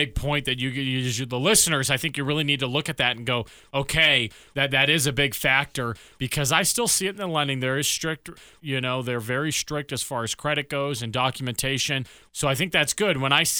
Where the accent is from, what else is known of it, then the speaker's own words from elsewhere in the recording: Nashville, Tennessee, United States; now in Colorado Springs, United States; I grew up in Nashville 20 years ago, and this starts to feel like Nashville and how big they've become.